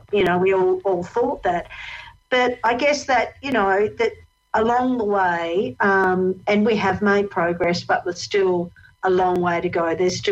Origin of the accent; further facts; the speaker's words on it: England, United Kingdom; now in Australia; And, you know, I'm actually English. I was born in England